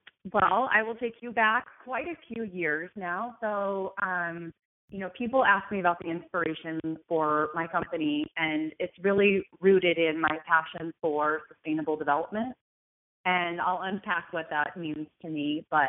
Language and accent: English; United States; And I was like, I'm from America. Magic Johnson is fine.